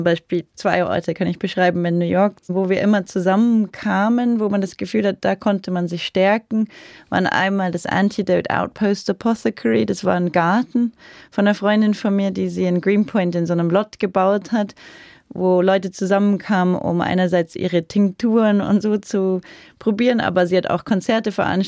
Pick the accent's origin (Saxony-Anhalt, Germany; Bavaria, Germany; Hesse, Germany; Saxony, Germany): Bavaria, Germany; speziell in meinem Kopf jetzt die so Kiefersfelden, Rosenheim, die eine, die die Münchner alle kennen. Und ich bin da ja auch in der Nähe aufgewachsen.